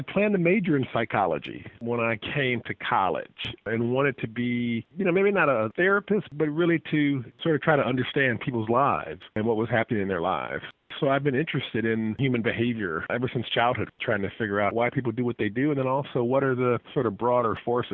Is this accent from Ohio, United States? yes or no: yes; Cleveland, Ohio, United States; Prior to all that, I grew up in Cleveland, Ohio.